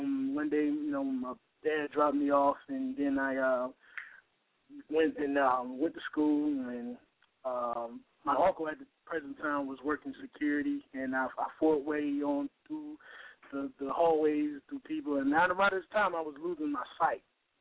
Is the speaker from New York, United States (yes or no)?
no; Hampton, Virginia, United States; I'm from Hampton, Virginia. I'm a drummer.